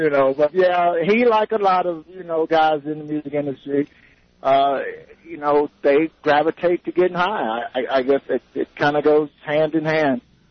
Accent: the South, United States; you know, I'm a Southerner, so I like that Southern rock still.

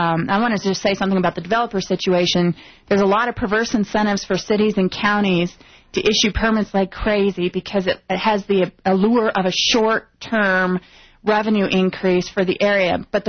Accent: Aurora, Colorado, United States; you know, I come from Aurora

